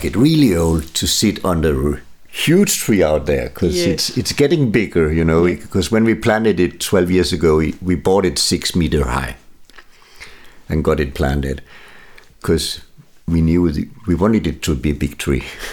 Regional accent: Silkeborg, Central Denmark Region, Denmark; English is a second language; I grew up in Silkeborg in the middle of Jutland, where there's quite a bit of forest.

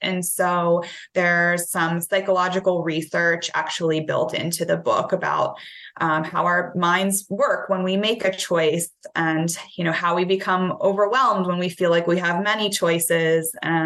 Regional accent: Pennsylvania, United States; now in Alabama, United States; Well, I'm originally from Northwestern Pennsylvania, but I currently live in Alabama. I've lived here for about 7 years.

